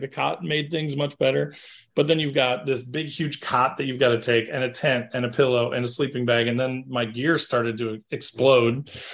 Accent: Indiana, United States; Like I definitely started with tents, because like when I was a kid, I grew up in Southern Indiana. So we lived in the woods.

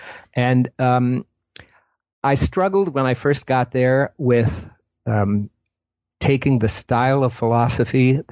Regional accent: Ohio, United States; Well, I grew up in Ohio. I went to Ohio University as an undergraduate

